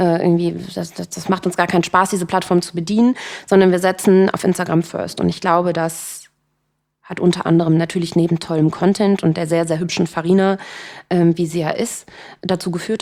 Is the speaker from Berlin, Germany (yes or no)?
no; Cologne, North Rhine-Westphalia, Germany; Ich bin ja Kölnerin